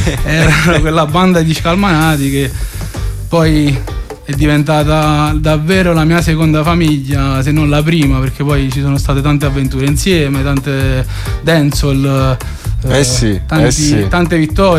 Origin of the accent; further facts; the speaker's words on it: Pozzuoli, Campania, Italy; perché io vengo da Monteruscello, che è la periferia della periferia, Pozzuoli